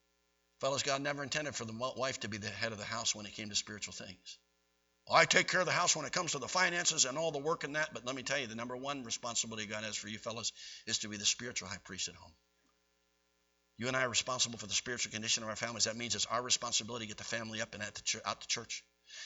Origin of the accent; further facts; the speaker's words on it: Pennsylvania, United States; And remember, I grew up outside of Philadelphia, so all it took was a bounce or two of a basketball and everybody for three blocks around was there playing ball.